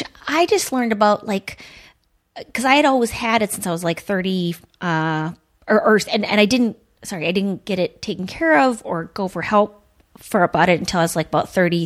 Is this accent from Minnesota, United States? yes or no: yes; Duluth, Minnesota, United States; And but I grew up in Duluth.